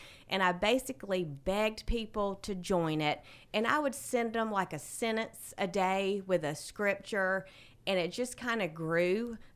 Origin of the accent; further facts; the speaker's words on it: Carrollton, Georgia, United States; Okay, well … I was born and raised in Carrollton, Georgia. And for those who want more specifics, I was born at Tanner Medical Center. I graduated from Carrollton High School.